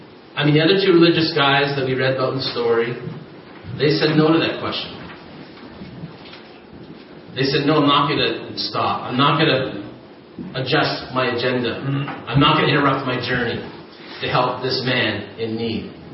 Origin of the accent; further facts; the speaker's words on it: Ontario, Canada; So we grew up in Ontario, snow belt. I live in a little community called Blythe.